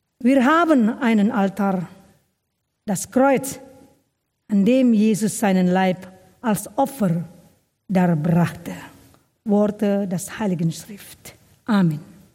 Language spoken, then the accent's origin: German; North Sumatra, Indonesia; now in Germany; Heute, wenn ich meine alte Heimat besuche, sehe ich deutlicher, die Kirche dort ist anders als hier.